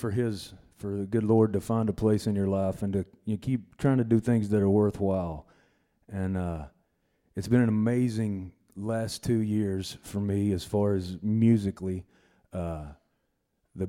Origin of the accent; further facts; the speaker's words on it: Knoxville, Tennessee, United States; born there; Basically, I was born in Knoxville, Tennessee. I was put up for adoption